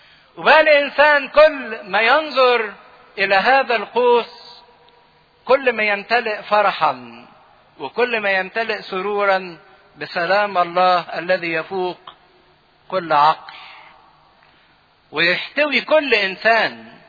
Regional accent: Egypt; احنا مش عرب، احنا مصريين، احنا من نسل حام.

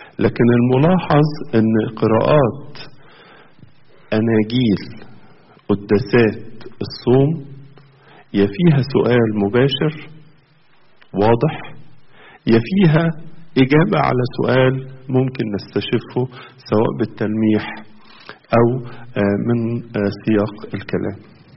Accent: Egypt; إحنا كمصريين

